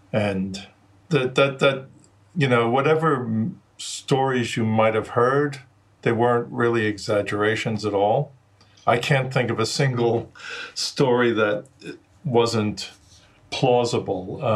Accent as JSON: {"language": "English", "town": "Brooklyn", "region": "New York", "country": "United States", "tie": "born there", "said": "Well, if you call it living, I was born in Brooklyn."}